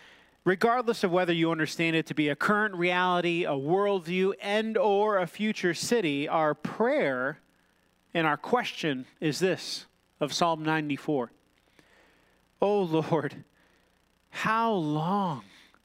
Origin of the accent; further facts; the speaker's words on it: Minnesota, United States; I'm from Minnesota, so I don't care, you know.